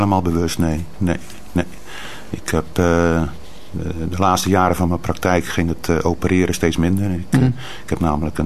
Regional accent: Dordrecht, South Holland, Netherlands; born there; Ik ben geboren in Dordrecht.

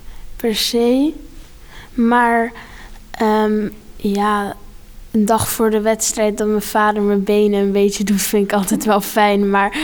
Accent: Capelle aan den IJssel, South Holland, Netherlands; Ik kom uit Capelle aan de IJssel.

